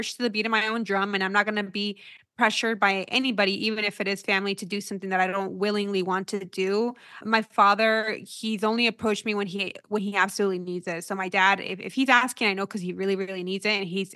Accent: Mexico; also born or lived in United States; like for me, I am Mexican and I'm American.

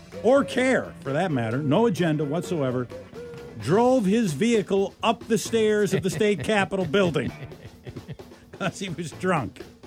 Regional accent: Wisconsin, United States; All right, only in my home state of Wisconsin, the drunken capital of the United States, does this happen.

